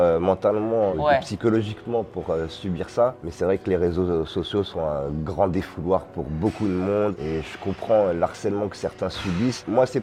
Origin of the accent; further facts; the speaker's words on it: Paris, Île-de-France, France; comme je suis parisien, je vais pas à la piscine et puis j'ai pas accès à la mer.